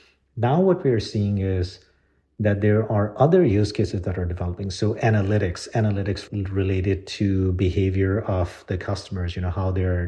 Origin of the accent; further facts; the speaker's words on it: London, United Kingdom; I grew up in London. I went to school there.